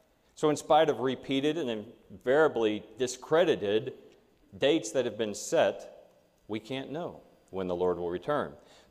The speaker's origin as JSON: {"language": "English", "region": "Kentucky", "country": "United States", "said": "based on my home state of Kentucky."}